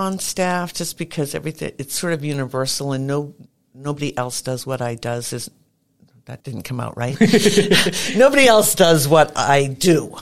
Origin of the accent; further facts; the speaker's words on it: Brunswick, Maine, United States; I also love living in Maine. And I grew up in Brunswick. Well, pretty much. I came here when I was in junior high. So, you know, pretty much I've grown up in Brunswick.